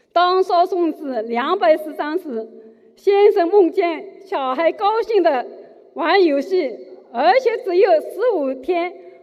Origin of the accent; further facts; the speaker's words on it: Shanghai, China; 我来自上海